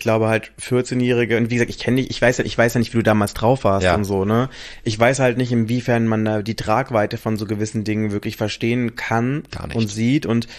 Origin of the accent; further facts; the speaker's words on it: Baden-Württemberg, Germany; das waren die straighten Clubs da im Schwarzwald, wo ich herkomme